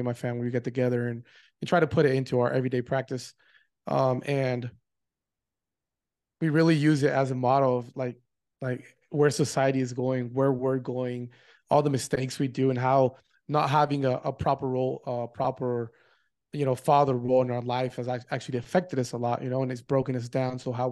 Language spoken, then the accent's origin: English; Oregon, United States; born there; My family moved from Mexico to the United States around the 90s. And that's, I was born in Oregon because my dad had studied abroad.